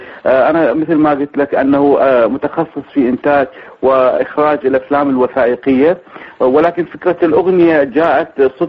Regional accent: Mosul, Nineveh, Iraq; born there; moved away as an adult; also born or lived in Baghdad; من مواليد العراق، مدينة الموصل بالعام 1967، خريج معهد الفنون الجميلة قسم المسرح في الموصل

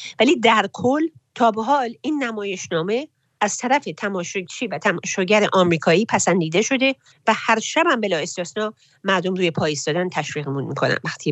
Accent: Iran; من زن ایرانی هستم

